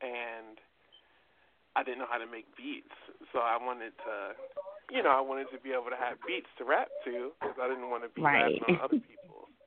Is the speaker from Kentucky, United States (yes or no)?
no; Illinois, United States; I'm from Illinois.